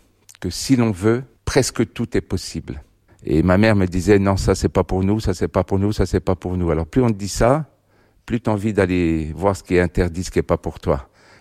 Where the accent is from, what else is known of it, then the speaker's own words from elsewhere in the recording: Sainte-Colombe-sur-Seine, Bourgogne-Franche-Comté, France; born there; Je suis né à Sainte-Colombe-sur-Seine, j'ai jamais vécu en ville